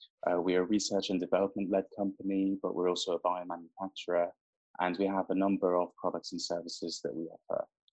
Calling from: London, United Kingdom; So I'm calling from London, UK.

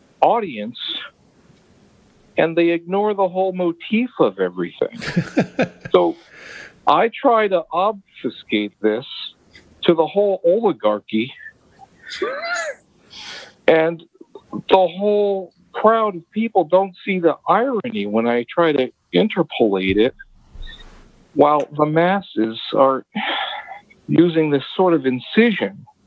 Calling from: Connecticut, United States; Connecticut.

